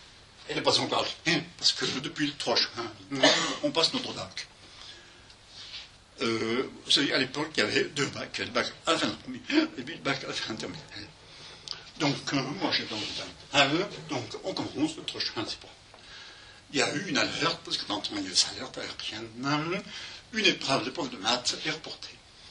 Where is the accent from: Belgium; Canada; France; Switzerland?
France; Auvergne-Rhône-Alpes; je suis originaire de Arban, à côté de Lyon